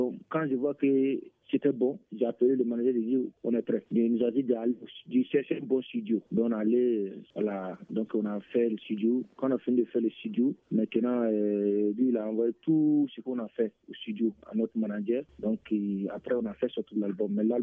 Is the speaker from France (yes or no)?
no; Burkina Faso; now in Bamako, Mali; artiste musicien. Je viens de Burkina Faso, mais là je me suis installé ici à Bamako.